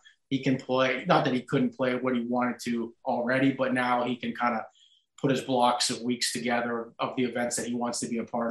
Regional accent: Aurora, Ontario, Canada; I grew up in Aurora.

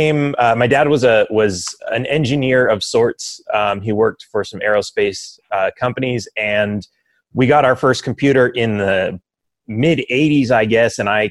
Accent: Los Angeles, California, United States; So I grew up in Los Angeles. It's kind of a socialist place of sorts. Everyone's pretty much a Democrat. It was very anti-gun.

